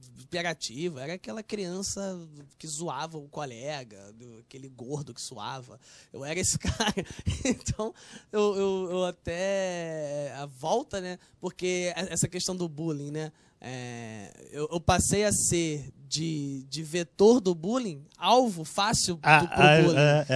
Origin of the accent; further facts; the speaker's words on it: São Gonçalo, Rio de Janeiro, Brazil; eu sou de São Gonçalo, Neves, que são bairros vizinhos, né? São bairros que só é a divisa de um município com o outro. O Barreto é em Niterói, Neves é em São Gonçalo. Eu morava em Neves, né?